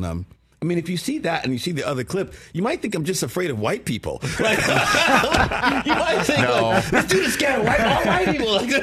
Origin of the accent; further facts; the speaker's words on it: Brooklyn, New York, United States; I was like, you know, I'm from Brooklyn.